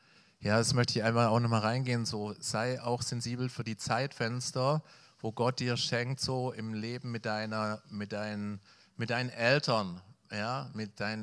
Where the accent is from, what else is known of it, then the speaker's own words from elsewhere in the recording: Erfurt, Thuringia, Germany; Also ich komme ja aus Erfurt, in dieser Plattenbausiedlung, wo ich lebe.